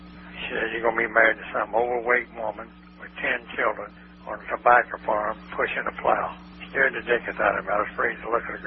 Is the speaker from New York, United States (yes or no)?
no; Columbia, South Carolina, United States; born there; I was born in Charity Ward from an unwed mother in Columbia, South Carolina.